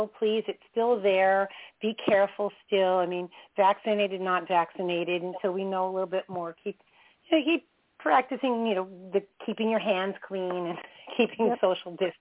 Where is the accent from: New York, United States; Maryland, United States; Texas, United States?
New York, United States; Merrick; talking about my childhood home, that's where I grew up in Merrick.